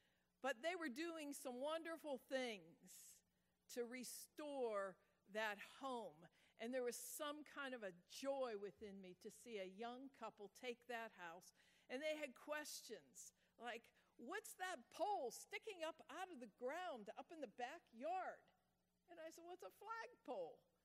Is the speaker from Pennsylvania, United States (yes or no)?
yes; Pittsburgh, Pennsylvania, United States; I grew up in Pittsburgh on Beissner Avenue, 203 Beissner Avenue.